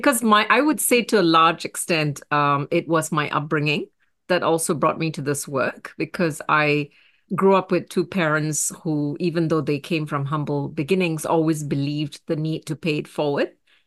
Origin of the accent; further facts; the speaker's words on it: Singapore; now in United States; a woman of color, born and raised in Singapore, living in the United States, went to Harvard University